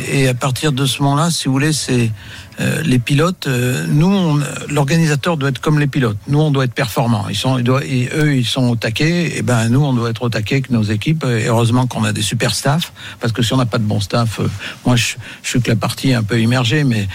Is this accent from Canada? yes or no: no; Auvergne-Rhône-Alpes, France; c'est normal, je suis auvergnat, donc c'est pas gênant, on est éduqué pour ça